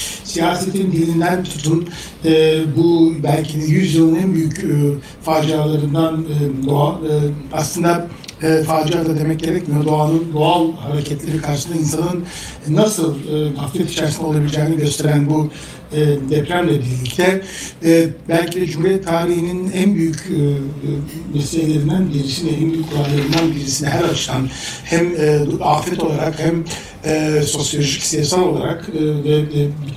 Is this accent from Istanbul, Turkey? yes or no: yes; Istanbul, Turkey; born there; Baba memleketi dememin nedeni tabii ki benim de topraklarım oralar. Ancak ben İstanbul'da doğdum.